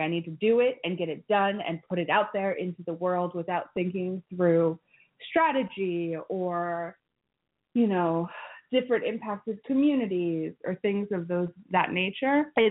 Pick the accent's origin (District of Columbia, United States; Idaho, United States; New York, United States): District of Columbia, United States; Washington; I know that's got to do with the fact that I'm from Washington, D.C., and we don't actually have representation for real.